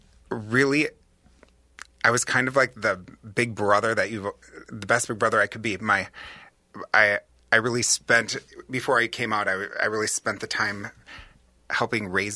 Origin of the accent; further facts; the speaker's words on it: Twin Cities, Minnesota, United States; So I was raised here in the Twin Cities. My whole life I've lived here.